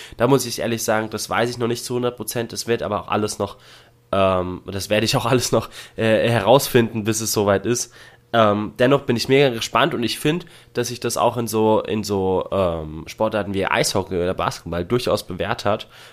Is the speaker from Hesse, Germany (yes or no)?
no; Mainz, Rhineland-Palatinate, Germany; freut mich natürlich als Mainzer Bub besonders.